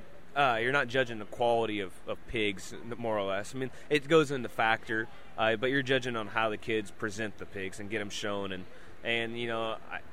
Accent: Carlinville, Illinois, United States; Yeah, I'm from Carlinville, Illinois there. Not too far from Highland here, but grew up on our farm with family and everybody.

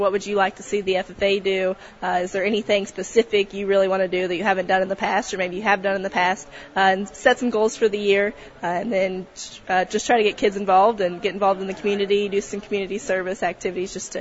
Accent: Jerseyville, Illinois, United States; So I grew up in the Jerseyville area. I actually went to Southwestern High School.

